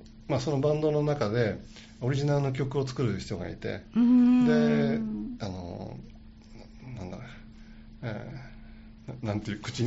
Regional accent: Chiba, Japan; moved away as an adult; also born or lived in Tokyo; now in Osaka, Japan; 僕はもともと東京に生まれて、はい、まあ、千葉で育って、 はい、 で19歳で大阪に来て、うん、大阪芸大っていうところに、はい、まあ、通い始めて、

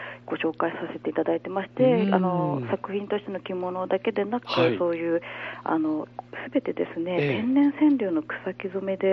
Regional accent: Omihachiman, Shiga, Japan; その故郷の生まれ故郷の近江八幡というところで、制作活動しておりまして、その後佐賀に移り住みまして、京都の佐賀、

